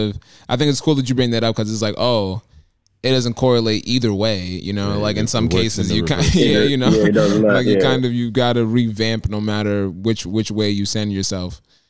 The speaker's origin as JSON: {"language": "English", "country": "Senegal", "said": "I'm from Senegal specifically"}